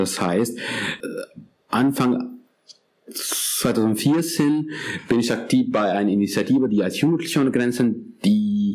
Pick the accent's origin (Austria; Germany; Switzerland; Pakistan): Pakistan; German is a second language; Ich komme übrigens aus Pakistan.